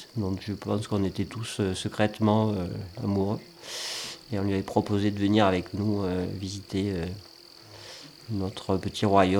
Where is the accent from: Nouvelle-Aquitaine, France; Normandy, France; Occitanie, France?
Nouvelle-Aquitaine, France; Tourtoirac; Je suis de Dordogne, du nord du département, à Tortoirac exactement. C'est un petit village qui est au pied d'une falaise et au bord d'une rivière.